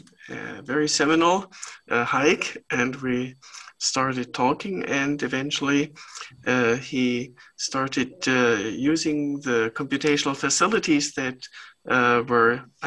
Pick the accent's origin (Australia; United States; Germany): Germany; I'm from Germany